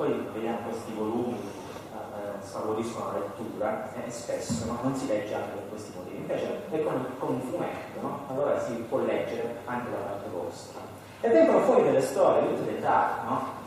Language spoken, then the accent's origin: Italian; Calabria, Italy; E faccio parlare una donna calabrese, perché noi siamo calabresi.